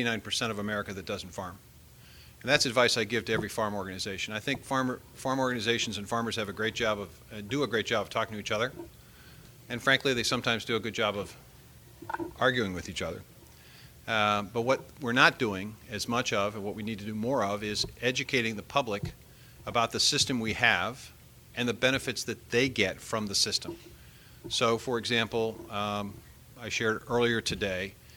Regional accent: Iowa, United States; opportunity to meet with some of the leadership from my home state of Iowa.

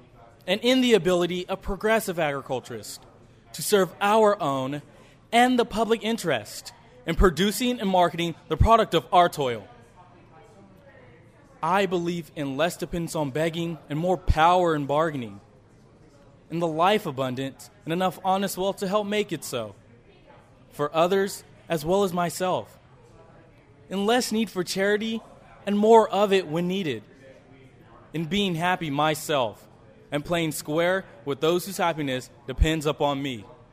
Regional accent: California, United States; I am a sophomore from California. I attend Mission Oak High School.

